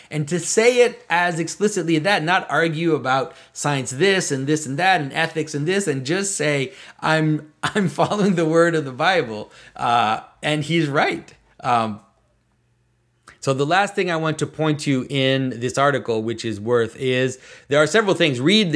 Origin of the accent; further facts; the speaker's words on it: Canada; I'm not American, I'm Canadian